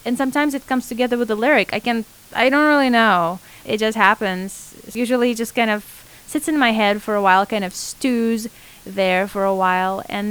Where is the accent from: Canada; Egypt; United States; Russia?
Russia; Moscow; And I grew up in Russia, in Moscow.